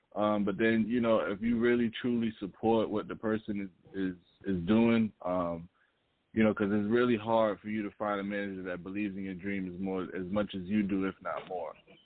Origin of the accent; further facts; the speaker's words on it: New York, United States; You know, I'm from New York, so shout out to Queens. I heard y'all was playing a lot of Queens music before I came in, so shout out to Queens, Far Rock, my home city.